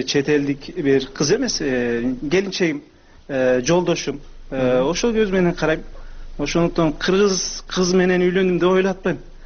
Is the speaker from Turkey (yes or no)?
yes; Turkey; Kyrgyz is a second language; now in Kyrgyzstan; Түркиядан 2008 жылы келгем.